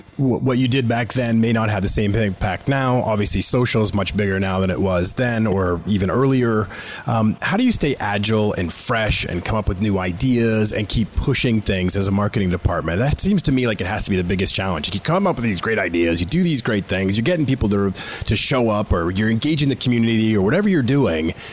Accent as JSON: {"language": "English", "town": "Boston", "region": "Massachusetts", "country": "United States", "said": "So I'm originally from Boston, which means I am an obnoxious Boston sports fan."}